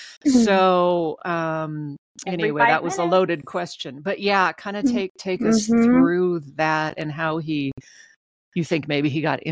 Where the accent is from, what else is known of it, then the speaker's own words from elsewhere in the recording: Anchorage, Alaska, United States; I grew up in Anchorage and went to college in Fairbanks.